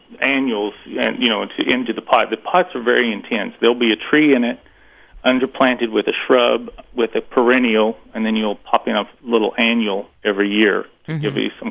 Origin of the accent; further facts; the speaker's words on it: Kentucky, United States; it tells about how I grew up in Kentucky and photographs of my family's place and lots of different styles of gardens.